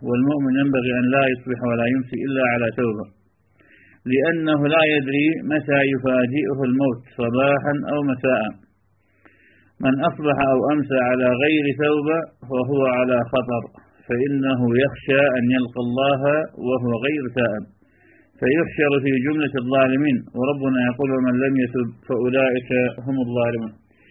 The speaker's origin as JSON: {"language": "Arabic", "country": "Iraq", "moved": "yes", "said": "وحينما خرجنا من بلادنا العراق واختلطنا بغير البلاد بلاد العجم"}